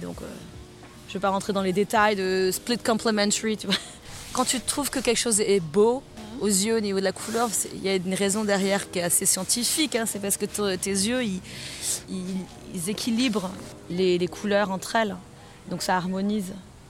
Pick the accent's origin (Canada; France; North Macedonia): France; now in United States; En tant que bonne française, j'ai mis du temps.